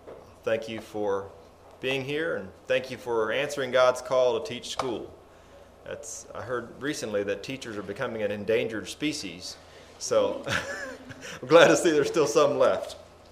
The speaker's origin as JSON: {"language": "English", "town": "Whiteville", "region": "Tennessee", "country": "United States", "tie": "born or raised there", "said": "I grew up in Whiteville, Tennessee, where I was fortunate to attend only one school from kindergarten through high school."}